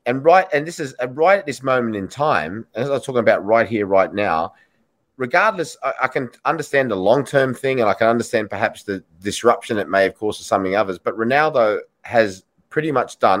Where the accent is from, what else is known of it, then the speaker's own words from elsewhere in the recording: Australia; I remember sort of saying, yeah, I'm from Australia.